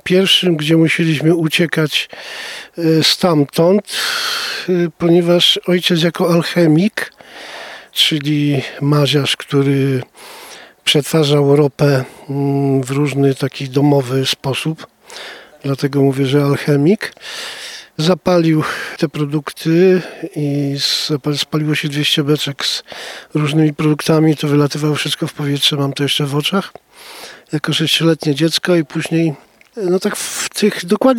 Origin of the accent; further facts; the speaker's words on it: Janki, Masovian Voivodeship, Poland; born there; Ja urodziłem się pod Warszawą w Jankach. Tam, gdzie w tej chwili stoi IKEA i te wszystkie zabudowania, te wszystkie pawilony handlowe, po lewej stronie drogi z Kielc w kierunku Warszawy